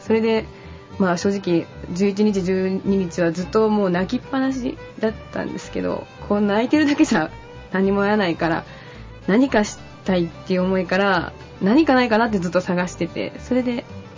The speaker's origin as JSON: {"language": "Japanese", "region": "Nara", "country": "Japan", "tie": "born or raised there", "said": "え、地元は奈良です。奈良から通ってるんで、"}